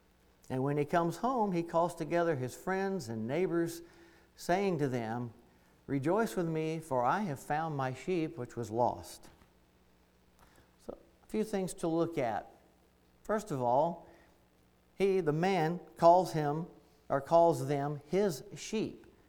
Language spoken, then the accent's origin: English; McEwen, Tennessee, United States; moved away as an adult; I'm a native. I grew up in McEwen, went to McEwen School, and then my parents remained after I went off and went in the Navy back in '78